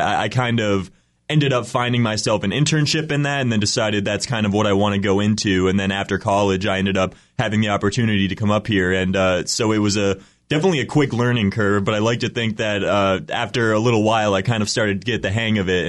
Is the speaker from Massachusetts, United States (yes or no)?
yes; Massachusetts, United States; also born or lived in Pennsylvania; So I was born in Pennsylvania. I moved up to Massachusetts when I was only like 2 or 3 years old.